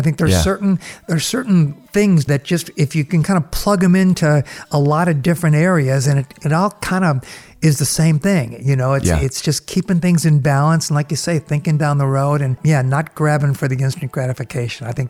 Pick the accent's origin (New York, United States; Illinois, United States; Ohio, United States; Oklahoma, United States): Illinois, United States; Chicago; Red Rocks has such a deep meaning for me because I grew up in Chicago and there's no mountains anywhere near Chicago.